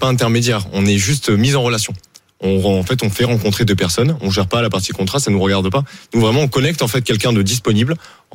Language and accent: French; Argelès-sur-Mer, Occitanie, France; Moi, je viens du coup d'Argelès-sur-Mer.